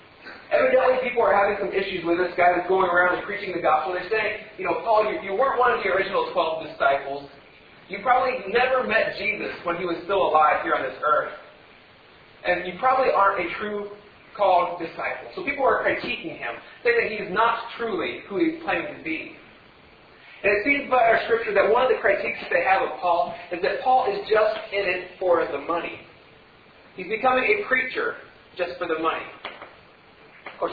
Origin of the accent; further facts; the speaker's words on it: Ohio, United States; Nobody knew where we were from. They didn't know I was from Wayne County, Ohio.